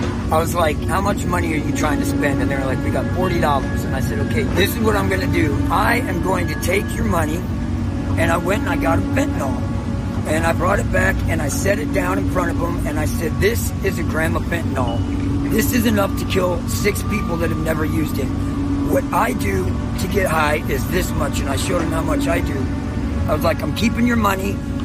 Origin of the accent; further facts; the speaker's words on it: the South, United States; I know real cocaine and real crack. I'm from the South, man.